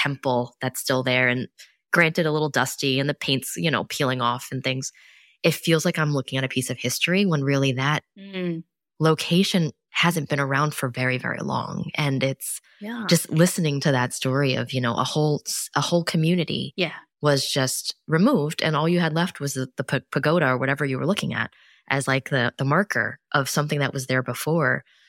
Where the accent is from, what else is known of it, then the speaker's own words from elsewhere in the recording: New York City, New York, United States; so I grew up in New York's Chinatown, New York City Chinatown, also a ton of history, right?